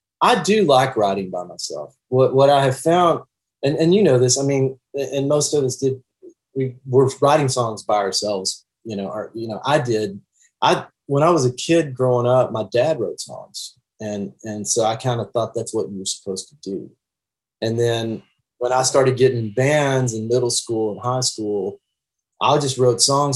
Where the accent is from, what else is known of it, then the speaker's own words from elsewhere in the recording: Texas, United States; When I came rolling in from Texas, nobody said, hey, man, you write songs?